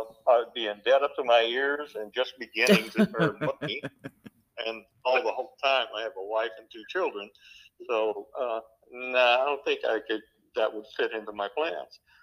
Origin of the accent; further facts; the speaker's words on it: the South, United States; I grew up in the South. Men don't touch other men's bodies.